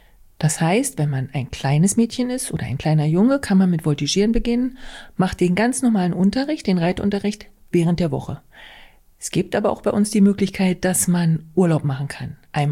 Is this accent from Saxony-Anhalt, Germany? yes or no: yes; Güssefeld, Saxony-Anhalt, Germany; Ich komme aus Güssefeld. Das ist bei Kalbemilde in der schönen Altmark. Wir betreiben dort einen Reiterhof